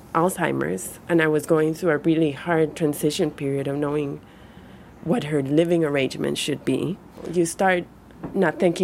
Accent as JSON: {"language": "English", "country": "Costa Rica", "tie": "born or raised there", "said": "I was born and raised in Costa Rica."}